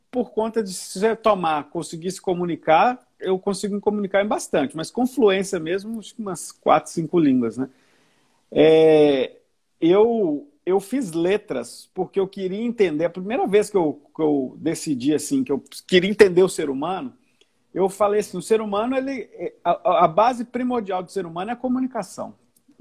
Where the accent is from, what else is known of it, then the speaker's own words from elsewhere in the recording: Minas Gerais, Brazil; moved away; Sou mineiro, moro no Rio Grande do Sul